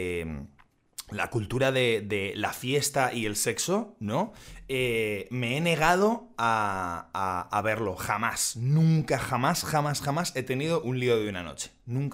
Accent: Spain; los primeros acercamientos que muchas chicas hacen hacia ti como español es, por algún motivo, baila conmigo

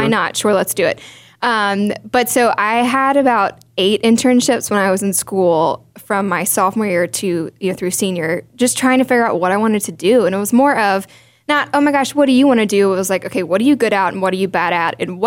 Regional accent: Atlanta, Georgia, United States; but loved growing up in Atlanta. I went to the University of Georgia in Athens, Georgia.

